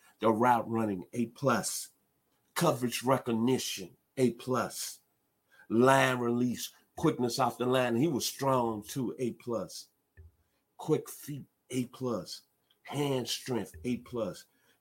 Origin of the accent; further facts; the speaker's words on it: Memphis, Tennessee, United States; But growing up in Memphis in the 70s, that's all we had.